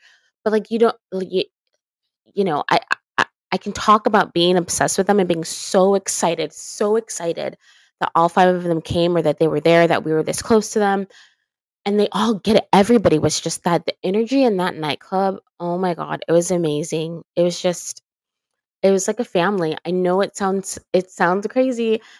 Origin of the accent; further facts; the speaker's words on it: California, United States; Like, me and another girl, Ashley, we're both from California.